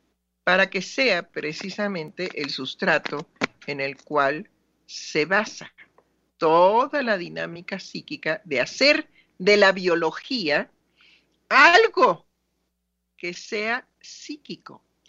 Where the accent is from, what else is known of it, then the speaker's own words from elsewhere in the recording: Mexico City, Mexico; Bueno, mi pueblo es la Ciudad de México.